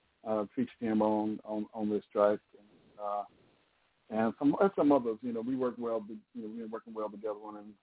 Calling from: Pasadena, California, United States; Well, Pasadena, California.

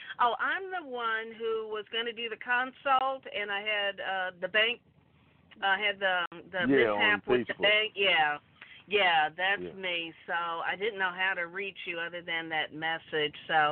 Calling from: Atlanta, Georgia, United States; But I'm calling from Atlanta.

